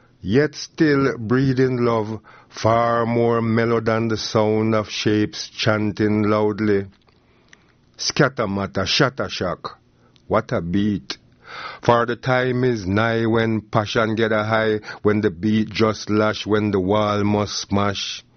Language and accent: English; England, United Kingdom; my experience as a black youth growing up in England in a racially hostile environment.